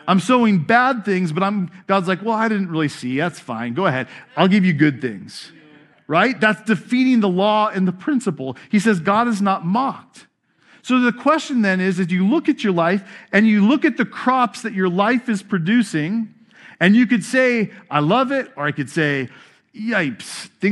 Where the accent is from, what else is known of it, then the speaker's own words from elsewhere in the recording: Fountain Valley, California, United States; born there; I was born in Fountain Valley. I don't know a whole lot about farming.